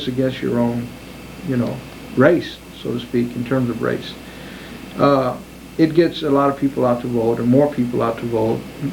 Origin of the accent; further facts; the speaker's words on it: San Antonio, Texas, United States; because I'm from San Antonio, he's from San Antonio.